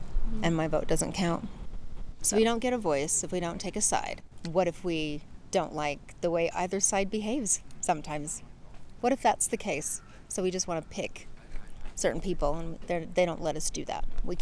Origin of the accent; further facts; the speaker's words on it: Utah, United States; I'm originally from Utah.